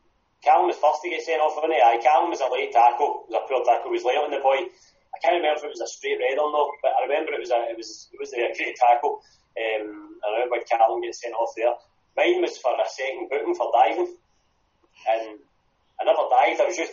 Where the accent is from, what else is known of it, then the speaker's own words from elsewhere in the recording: Paisley, Scotland, United Kingdom; now in Barrhead, United Kingdom; So I'm from Paisley, but I stay in Barrhead now.